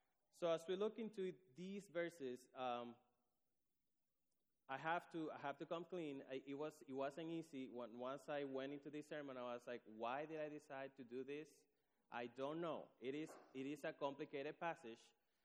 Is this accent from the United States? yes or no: no; Dominican Republic; I grew up in the Dominican. It's always hot in there. Spoiled little Dominican.